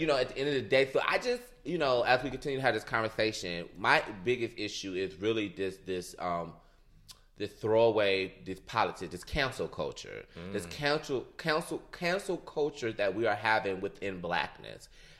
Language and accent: English; Detroit, Michigan, United States; again, this is not me growing up in Detroit because, again, I didn't have to deal with all this. Everybody around me was black.